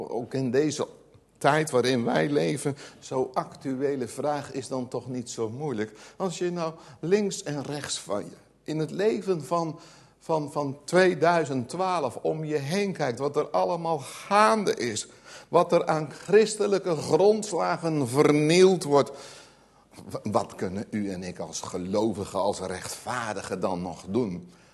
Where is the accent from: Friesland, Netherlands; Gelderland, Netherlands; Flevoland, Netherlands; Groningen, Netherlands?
Gelderland, Netherlands; ik kom van de Veluwe